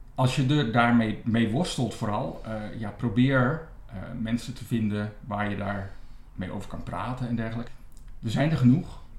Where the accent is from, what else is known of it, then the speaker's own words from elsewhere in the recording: Gorinchem, South Holland, Netherlands; Ik kom niet uit Amsterdam. Ik kom uit Gorinchem. Een prima plaats om te wonen.